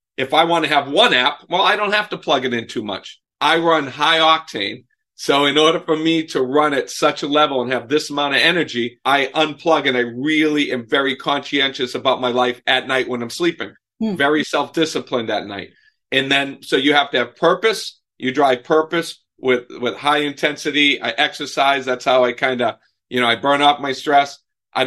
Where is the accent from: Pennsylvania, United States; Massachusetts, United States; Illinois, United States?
Massachusetts, United States; Boston; I'm from Boston. I never was able to shut down my brain.